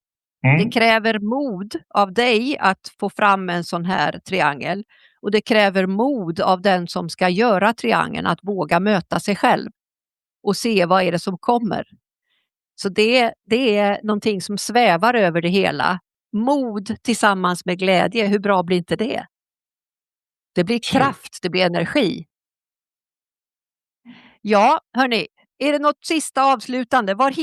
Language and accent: Swedish; Skåne, Sweden; Jag är ju som gammal skåning, det hörs inte, men jag har mina rötter i Skåne. Har lättare att förstå danska.